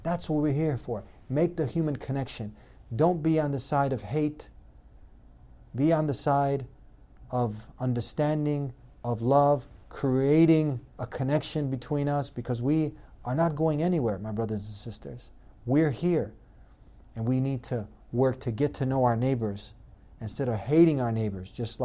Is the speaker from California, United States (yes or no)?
no; Chicago, Illinois, United States; You know, just in Chicago, my hometown, we just had 40. We just had a mass shooting.